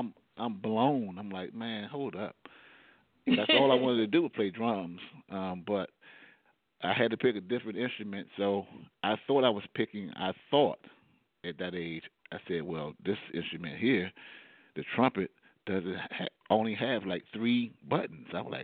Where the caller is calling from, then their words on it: Washington, District of Columbia, United States; I am calling from Washington, D.C., the nation's capital.